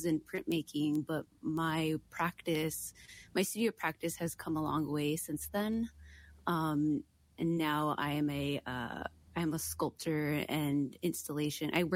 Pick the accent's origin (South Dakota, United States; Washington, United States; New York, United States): South Dakota, United States; Pine Ridge Reservation; I'm Oglala Lakota. I was born and raised on the Pine Ridge Reservation in South Dakota.